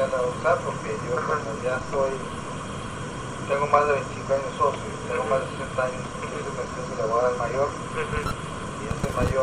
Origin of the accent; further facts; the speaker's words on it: Tijuana, Baja California, Mexico; born there; Yo nací aquí en Tijuana, el 3 de diciembre de 1937.